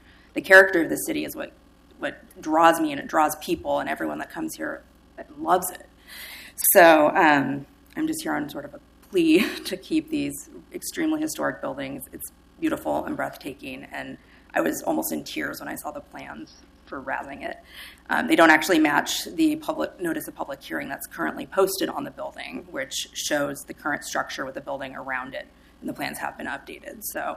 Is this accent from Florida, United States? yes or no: no; Newberg, Oregon, United States; I grew up in Newburgh, and I used to beg someone's mom to drive us to Sherwood to ride the 12 bus for over an hour to come walk around the city in my teens.